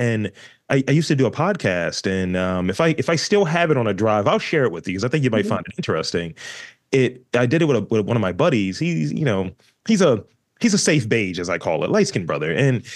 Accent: Baltimore, Maryland, United States; I'm from East Baltimore. I've been here all 39 years.

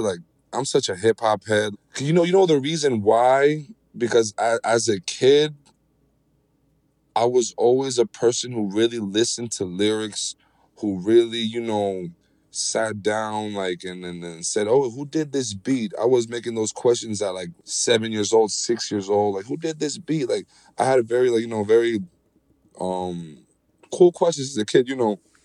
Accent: Puerto Rico; anytime I get a chance to go to Macao, my hometown, to just touch down in Puerto Rico, I'm going to take that chance because that's home for me.

